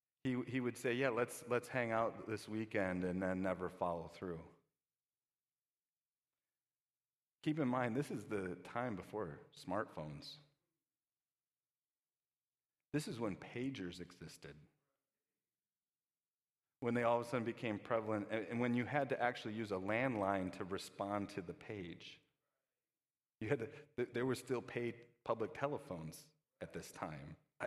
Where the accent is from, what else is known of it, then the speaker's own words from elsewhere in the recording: Kenosha, Wisconsin, United States; now in Racine, United States; Now, today I live in Racine. In fact, I live not too far away here from church, but I grew up in Kenosha.